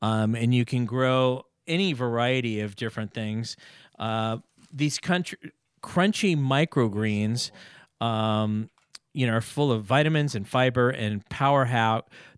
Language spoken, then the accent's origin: English; California, United States; You know, I grew up in the San Francisco Peninsula, and we had a Mimi's in Foster City.